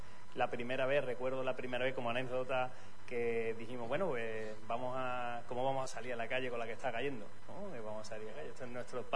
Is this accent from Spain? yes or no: yes; Huelva, Andalusia, Spain; muchos sitios pues no disponen de lo que dispone Huelva. Y yo siempre, pues lo que digo, llevando a mi tierra hasta los confines de la tierra.